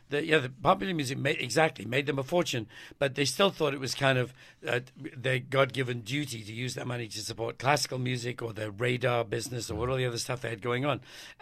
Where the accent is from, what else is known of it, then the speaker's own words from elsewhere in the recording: England, United Kingdom; You know, it's I'm English originally, and it's about an English band, so I figured that's why I insisted that they keep English spelling throughout the book